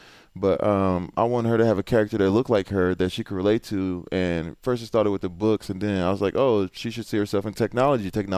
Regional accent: Houston, Texas, United States; I actually like David Carr because it was interesting that I'm from Houston. I actually wore a David Carr jersey to school.

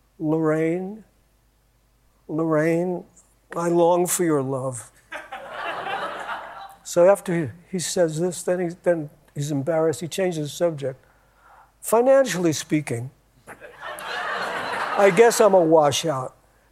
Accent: Schenectady, New York, United States; Oh, I'm from Schenectady, New York. But no, I'm from New York.

